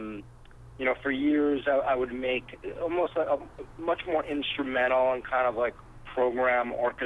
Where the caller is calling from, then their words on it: New York City, New York, United States; I'm calling you from New York City.